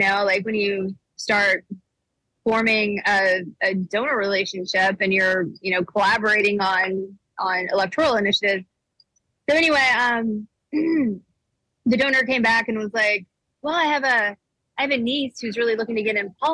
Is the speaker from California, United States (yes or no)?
no; Nashville, Tennessee, United States; I'm from the South. And so I've grown up with, you know, being a liberal in a very red state. You know, I grew up in Nashville, Tennessee.